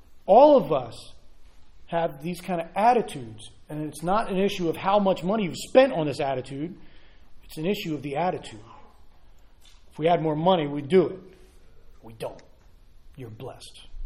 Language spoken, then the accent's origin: English; United States; We grew up in America where this is how we think.